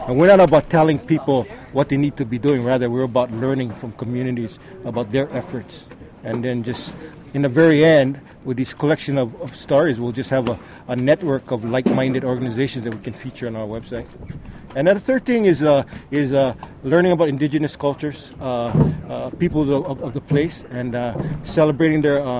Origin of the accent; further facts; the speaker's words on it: Lahaina, Hawaii, United States; now in Kona, United States; I grew up in Lahaina, Maui, in the Hawaiian Islands. I currently reside in Kona on the Big Island.